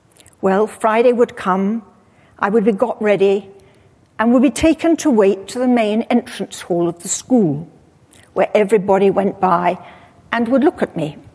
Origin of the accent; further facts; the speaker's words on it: Croydon, London, United Kingdom; born there; I was born in Croydon just before the beginning of the Second World War.